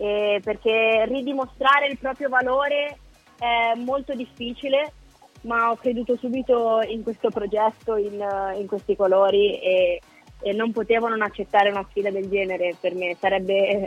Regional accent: Naples, Campania, Italy; io napoletana, per me tornare a giocare nella città dove sono nata

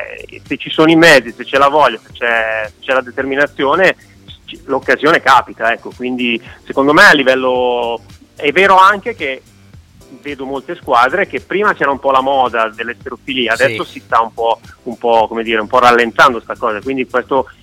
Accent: Lombardy, Italy; però essendo cresciuto vicino a Monza alla fine era la squad

